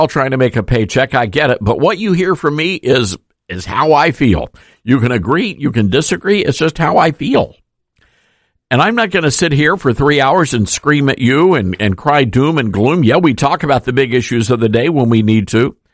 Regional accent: Memphis, Tennessee, United States; I didn't want to do that because I wanted to make my city, my hometown, the place of my birth. I wanted to make Memphis great again.

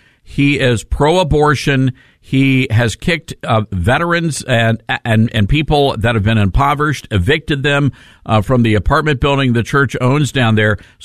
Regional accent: Southern United States, United States; And I'm a Southerner.

